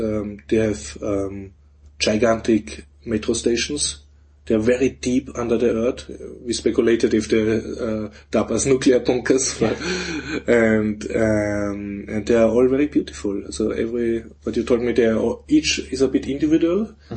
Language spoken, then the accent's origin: English; Vienna, Austria; English is a second language; I'm from Vienna.